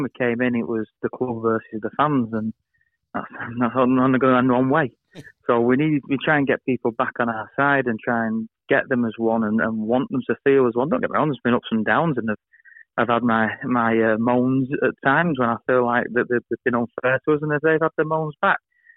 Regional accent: Oldham, North West England, United Kingdom; I'm coming from Oldham, it's all I've ever known

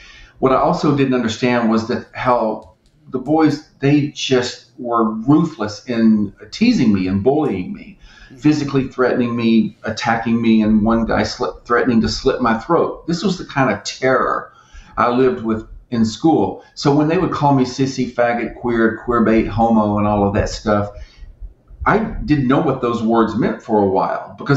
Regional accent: the South, United States; But yeah, my father was a Southern Baptist minister, and growing up in the South, especially in the 70s, people weren't coming out of the closet.

